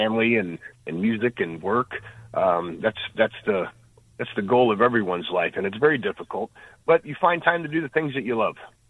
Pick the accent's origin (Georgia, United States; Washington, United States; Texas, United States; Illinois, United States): Illinois, United States; Effingham; I tell you what, growing up in Effingham, it was called the Crossroads of America.